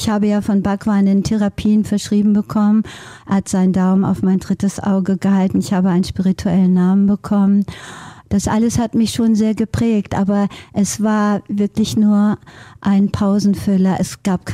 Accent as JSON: {"language": "German", "town": "Hildesheim", "region": "Lower Saxony", "country": "Germany", "tie": "born or raised there", "also_born_or_lived": "Norway", "said": "denn ich bin auch vielfach in Norwegen groß geworden bei meiner Patentante. Also schon von Kindesbeinen an in zwei verschiedenen Welten."}